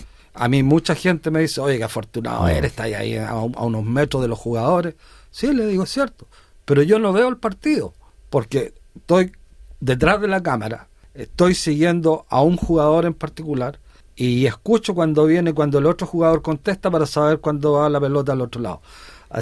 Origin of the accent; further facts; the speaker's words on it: Chile; moved away as an adult; now in Australia; se dio la oportunidad de venir a Australia. Y desde que salí de Chile